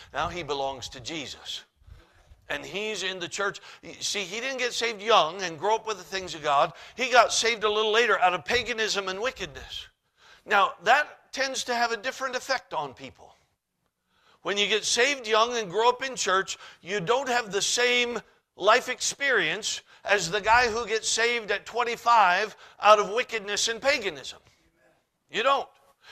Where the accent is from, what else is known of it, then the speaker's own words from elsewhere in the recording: Alaska, United States; My mother always said that. I grew up in Alaska. We'd go running out of the house barefoot in the snow.